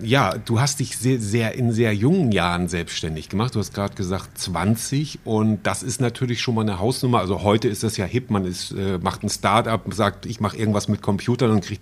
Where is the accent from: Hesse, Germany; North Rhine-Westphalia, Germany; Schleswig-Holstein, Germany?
Schleswig-Holstein, Germany; in Nordfriesland, meiner Heimat